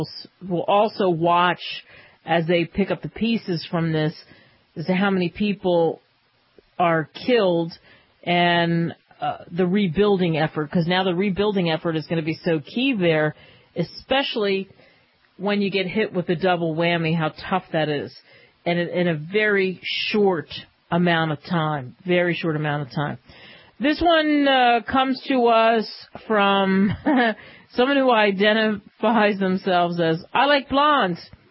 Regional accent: Cherry Hill, New Jersey, United States; I grew up in Cherry Hill, not too far away from, over the bridge, of course, from Central Bucks.

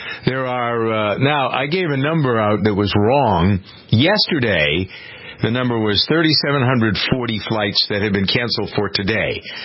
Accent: New England, United States; As a kid growing up in New England and knowing all of the radio stations

